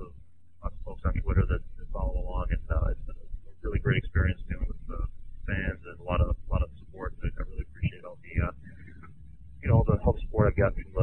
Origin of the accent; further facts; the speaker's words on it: Cleveland, Ohio, United States; born and raised in Cleveland, and live here with my wife and two kids.